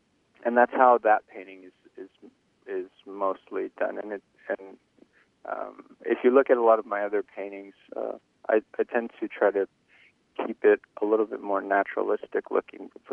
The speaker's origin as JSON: {"language": "English", "town": "Kapahi", "region": "Hawaii", "country": "United States", "said": "Well, I'm from Kapahi."}